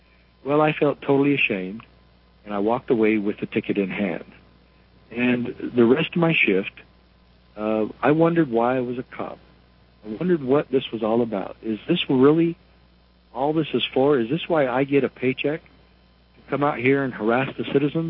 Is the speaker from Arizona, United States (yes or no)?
yes; Arizona, United States; also born or lived in Utah; And then I moved from Utah back to my hometown in Arizona in 88.